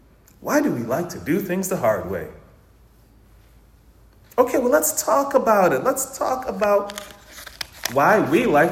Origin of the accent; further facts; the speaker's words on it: Trinidad & Tobago; I'm from Trinidad. Grenada's smaller than Trinidad.